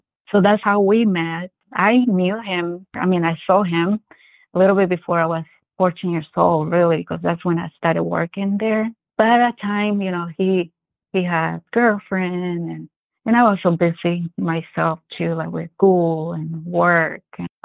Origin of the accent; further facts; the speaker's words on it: Puebla, Mexico; now in United States; I'm originally from Mexico, the south part of Mexico, a city called Puebla. And I'm from a little small town outside Puebla. It's about 3.5 hours approximately. Small town, like real deep in the mountains.